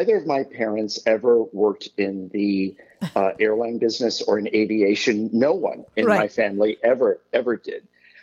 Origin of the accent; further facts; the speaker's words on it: New York City, New York, United States; I would go up and down, growing up in New York, I would go up and down Fifth Avenue and Madison Avenue where the airlines had their ticket offices right.